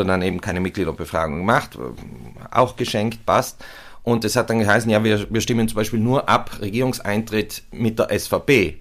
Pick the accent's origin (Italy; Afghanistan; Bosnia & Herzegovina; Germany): Italy; South Tyrol; war ja das höchste der Gefühle, weil es bei uns in Südtirol keins Bananen, gegeben